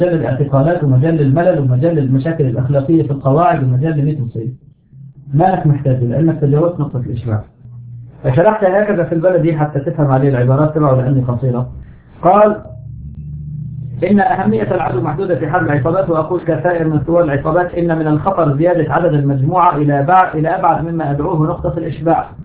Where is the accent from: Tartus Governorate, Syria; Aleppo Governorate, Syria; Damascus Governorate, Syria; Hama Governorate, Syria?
Hama Governorate, Syria; Hama; هذا حصل عندنا في حماة، مدينة 450 ألف نسمة، فيها أكبر شريحة للتنظيم في البلد كله